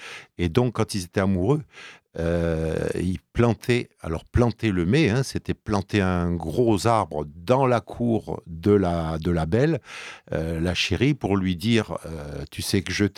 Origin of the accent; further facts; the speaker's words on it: Corsica, France; Moi, je suis corse, alors fais attention.